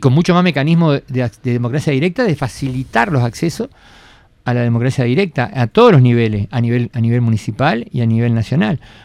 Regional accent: Argentina; vengo de Argentina

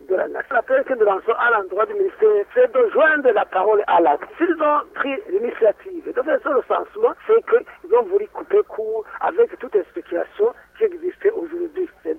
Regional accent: Burundi; parce que nous sommes des Burundais

